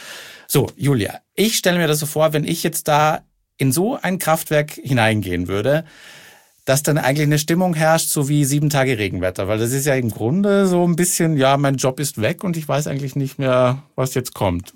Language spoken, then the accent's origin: German; Austria; ich komme aus Österreich.